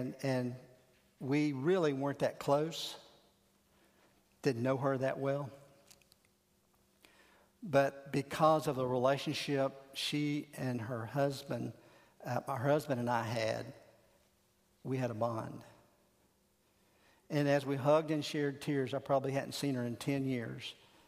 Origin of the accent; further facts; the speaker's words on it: Florida, United States; Earlier this year, I had the occasion to go back to my hometown. I grew up in a small town in Central Florida.